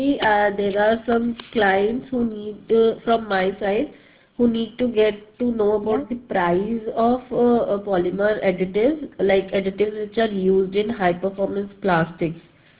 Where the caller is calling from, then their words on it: India; I'm calling from India.